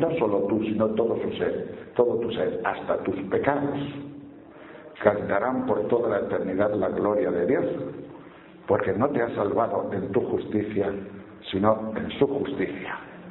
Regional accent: Palencia, Castile and León, Spain; Estoy hablando en Palencia, porque vengo de Palencia

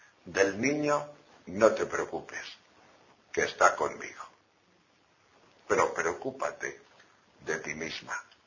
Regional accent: Spain; Es que yo soy español y no me suena eso.

